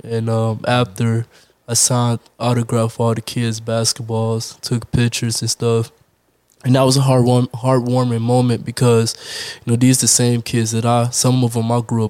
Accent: Chicago, Illinois, United States; born there; Yeah, I was born in Chicago.

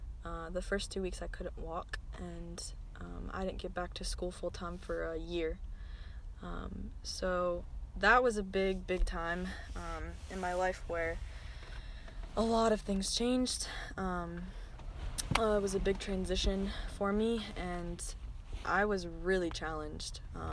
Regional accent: East Coast, United States; Being an American, being from the East Coast, I am probably your average blondie.

